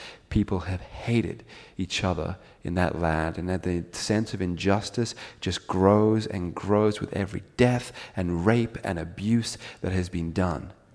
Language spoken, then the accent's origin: English; Zimbabwe; moved away; I'm from Zimbabwe, that's my home. And when I was living there